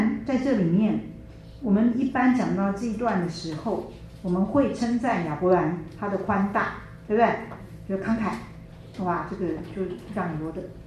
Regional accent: China; 这个跟我们中国人的文化是有点像，对不对，我们中国人不管儿女多大了

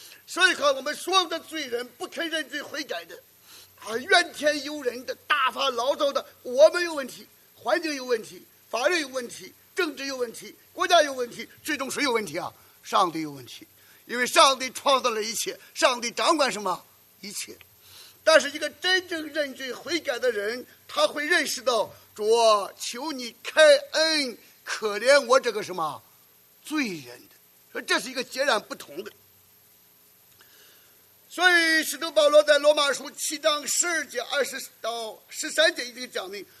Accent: China; 说人性，我们中国人常常讲天理什么人性

